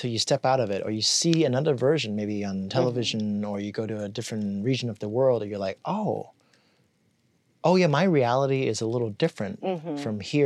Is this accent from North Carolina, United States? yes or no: no; California, United States; I think that's partially why a lot of us who maybe are born and raised in California or have spent significant time in this state often say we're from California.